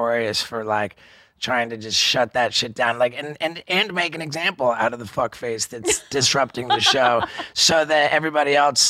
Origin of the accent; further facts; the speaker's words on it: England, United Kingdom; born there; I was born in England, so I have a British passport.